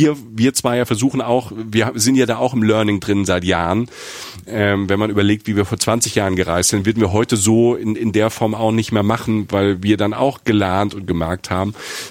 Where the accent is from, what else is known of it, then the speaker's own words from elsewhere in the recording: Rhineland-Palatinate, Germany; Ich komme ja aus dem Südwesten, aus der Pfalz.